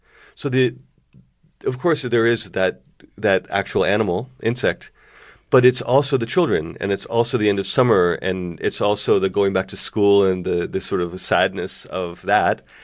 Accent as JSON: {"language": "English", "region": "Connecticut", "country": "United States", "said": "I'm from Connecticut, mm-hmm. where they just our cicadas are buzzsaws."}